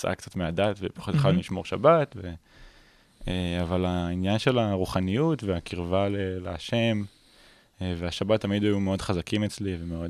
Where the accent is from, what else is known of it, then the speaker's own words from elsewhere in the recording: Jerusalem, Jerusalem District, Israel; ירושלמי, כן. עברנו כל מיני מקומות בירושלים, בסוף נשארנו בבית הכרם